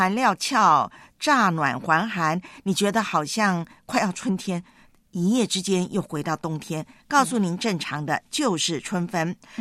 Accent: Taiwan; 福建跟我的老家台湾是很熟悉

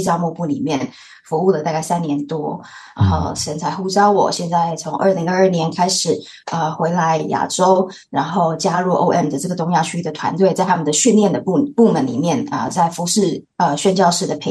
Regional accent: Kaohsiung, Taiwan; 我是土生土长的台湾的高雄人 … 。 那从小在教会长大，我是第五代基督徒。

